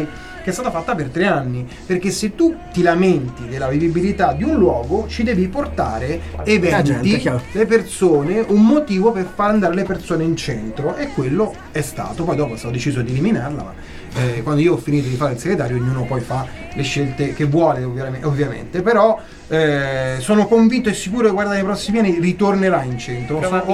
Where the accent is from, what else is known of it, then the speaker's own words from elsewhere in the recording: Rome, Lazio, Italy; now in Perugia, Italy; io sono arrivato, quindi, qui a Perugia, io sono romano, lo sanno tutti, ma quando mi sono trasferito a Perugia, che era nel 92-93